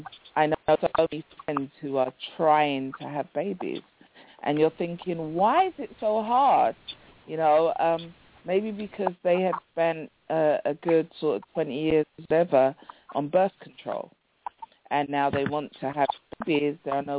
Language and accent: English; United Kingdom; I'm not actually English. I'm British, guys.